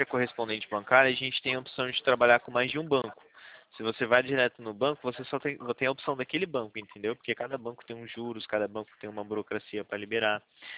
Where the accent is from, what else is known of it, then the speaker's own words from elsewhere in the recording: São Paulo, Brazil; Aqui a gente é do interior de São Paulo.